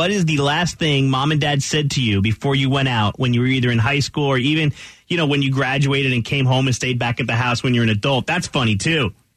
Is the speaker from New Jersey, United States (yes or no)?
yes; New Jersey, United States; and I grew up in New Jersey, and even when I was in high school, my mom would say it